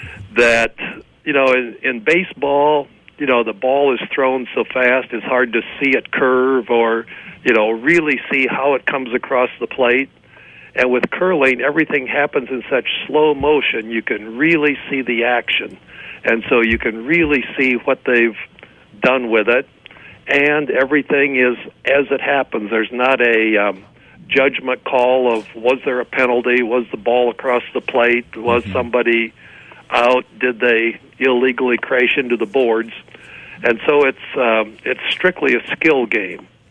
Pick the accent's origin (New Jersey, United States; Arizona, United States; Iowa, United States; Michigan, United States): Iowa, United States; Mason City; Grew up in northern Iowa.